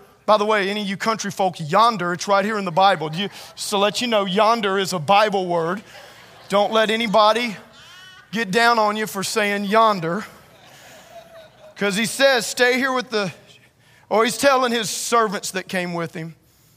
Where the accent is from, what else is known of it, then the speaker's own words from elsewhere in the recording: Louisiana, United States; I'm from Louisiana, I'm sorry.